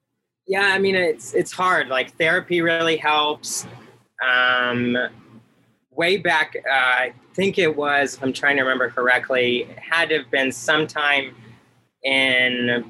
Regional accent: St. Petersburg, Florida, United States; I grew up in St. Petersburg, Florida.

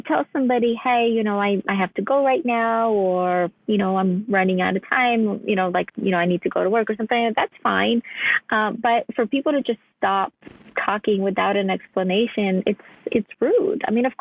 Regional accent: Ukraine; Well, I was born and raised in Ukraine, and books were just in general a big part of my childhood.

